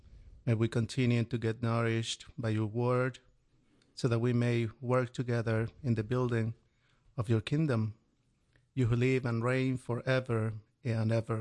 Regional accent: Colombia; now in United States; serve at the Archdiocese of Atlanta. I'm originally from Colombia, and my home parish now is St. Jude the Apostle in Sandy Springs.

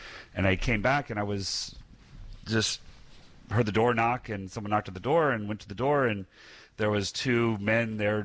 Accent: Illinois, United States; now in Southern US; When I was growing up near Chicago.

